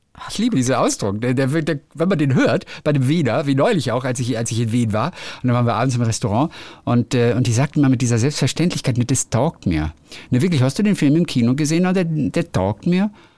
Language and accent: German; Northern Germany, Germany; ich komme aus Norddeutschland.